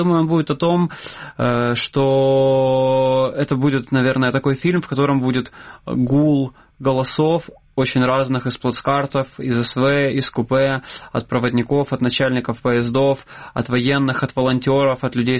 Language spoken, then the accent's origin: Russian; Donetsk, Donetsk Oblast, Ukraine; moved away; я не был в Донецке уже 5 лет, но этот поезд для меня это как частичка, которая меня связывает с Донецком, с моим родным городом и с моими близкими, которые остались там жить